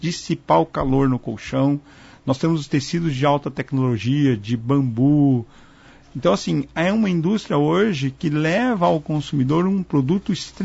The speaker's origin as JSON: {"language": "Portuguese", "country": "Brazil", "said": "Isso é, para mim, uma coisa triste, falando como brasileiro, né, como consumidor do nosso país"}